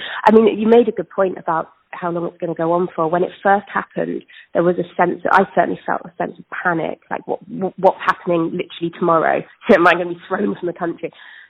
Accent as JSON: {"language": "English", "country": "United Kingdom", "said": "I felt unwelcome as a British person, but also as somebody who does see themselves as a global citizen or at least a European citizen."}